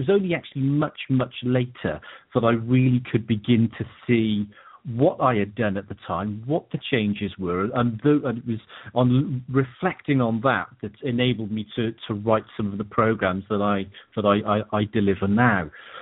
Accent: Cardiff, Wales, United Kingdom; I am a Welsh lad born in Cardiff, Wales, which is part of the UK, and raised there, lived very, I had a very happy childhood.

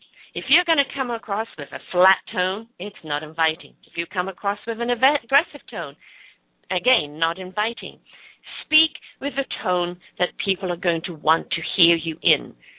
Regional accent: United Kingdom; I have a natural handicap. I am British. Our humor is dry.

